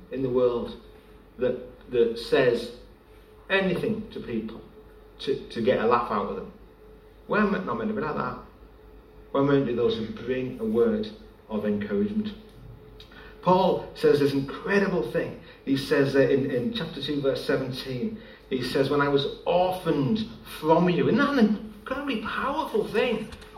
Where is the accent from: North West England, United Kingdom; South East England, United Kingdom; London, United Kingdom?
North West England, United Kingdom; accent: Scouse; you can encourage this morning about my fantastic Scouse accent if you want.